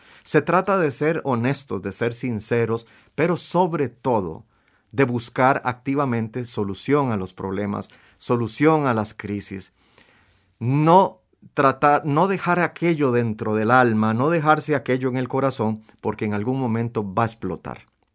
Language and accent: Spanish; Costa Rica; Tenemos el chance de demostrar de qué somos capaces los ticos, de qué somos capaces como sociedad.